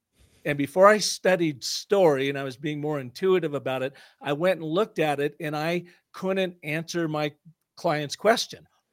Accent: Seattle, Washington, United States; I can tell you, I grew up in Seattle.

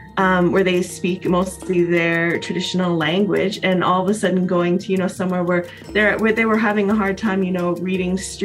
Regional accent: Canada; I'm a Métis woman from Treaty 8 territory.

